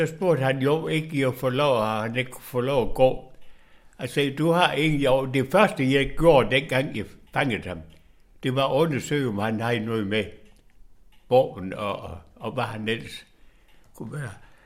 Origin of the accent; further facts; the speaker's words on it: Region of Southern Denmark, Denmark; Det har jeg lært, og selvfølgelig respekteret som gammel sønderjyde.